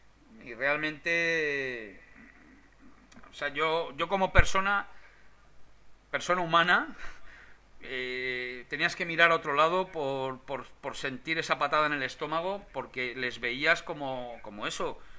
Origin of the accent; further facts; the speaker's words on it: Madrid, Community of Madrid, Spain; yo soy de aquí de Madrid, yo vivo en Madrid